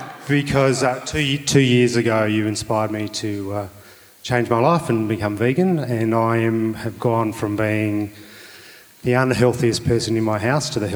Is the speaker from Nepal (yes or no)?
no; Adelaide, South Australia, Australia; I'm from Adelaide